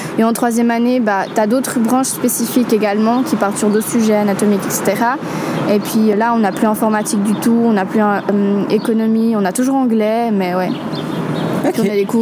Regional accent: Switzerland; born there; j'ai 18 ans. Donc, je suis portugaise, mais je suis née en Suisse.

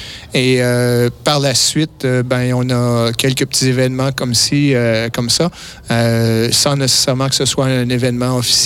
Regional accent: Quebec, Canada; Ben, je viens du Canada, mais vous aimez dire que je viens du Québec.

